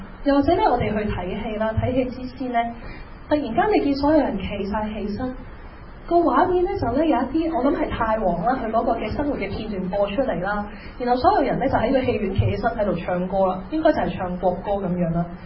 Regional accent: China; 我食飯嘅時候我要用筷子，因為我係一個中國人。

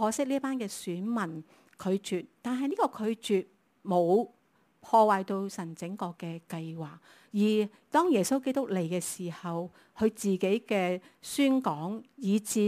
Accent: China; 因为在我们中国人的传统里面，我们觉得妈妈大一点嘛

